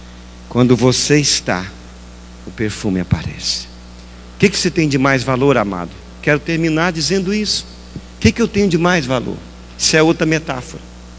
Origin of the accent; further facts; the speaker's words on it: Goiânia, Goiás, Brazil; Há 2 meses atrás eu cheguei a Goiânia. Eu sou natural de Goiânia.